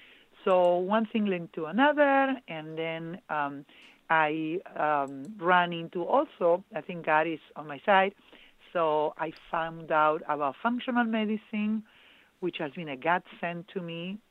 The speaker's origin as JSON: {"language": "English", "country": "Argentina", "accent": "Argentine", "second_language": "English", "moved": "yes", "lives_now": "United States", "said": "as some of you might sense my accent, I am originally from Argentina, and I came to United States."}